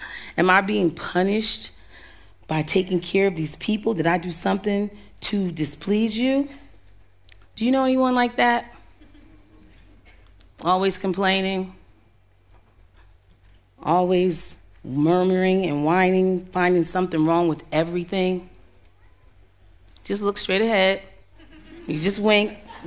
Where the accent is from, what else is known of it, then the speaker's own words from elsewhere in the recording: New Jersey, United States; But anyway, I'm from New Jersey, so yeah.